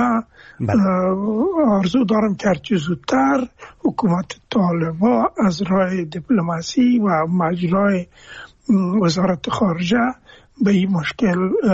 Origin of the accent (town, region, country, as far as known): Afghanistan